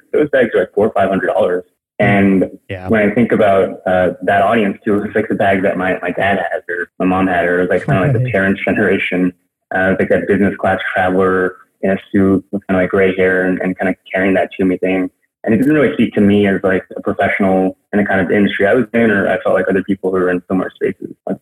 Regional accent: Hong Kong; So I'm originally from Hong Kong. It's kind of where I grew up and went to school, went to college in the East Coast

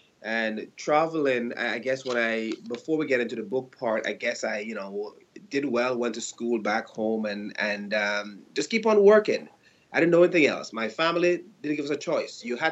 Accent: Jamaica; Growing up in Jamaica, you know, I came from a pretty much working class family neighborhood.

